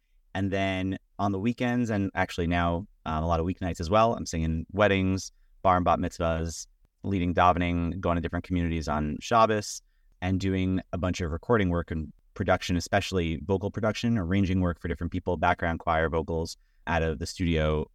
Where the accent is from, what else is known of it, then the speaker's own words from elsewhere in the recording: Brooklyn, New York, United States; So, I grew up in Brooklyn. At the time when a lot of Ashkenaz Jews were still living in Brooklyn, before it became fully, I guess, Sephardi, or at least in the area of Brooklyn where I was.